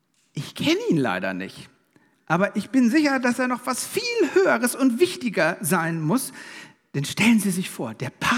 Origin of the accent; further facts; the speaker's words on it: Kiel, Schleswig-Holstein, Germany; ich komme aus Kiel. In Kiel ist Kieler Woche.